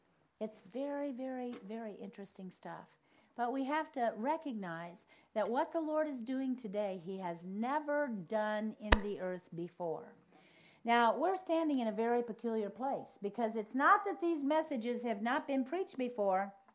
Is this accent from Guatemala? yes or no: no; United States; I'm American, I'm Caucasian, I'm Christian, I'm female, for God's sakes, and a prophet.